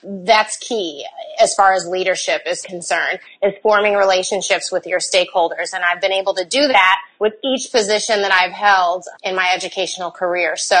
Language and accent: English; Chicago, Illinois, United States; Well, I had a really great background or experience growing up in Chicago. I attended Chicago Public Schools, and I had phenomenal teachers.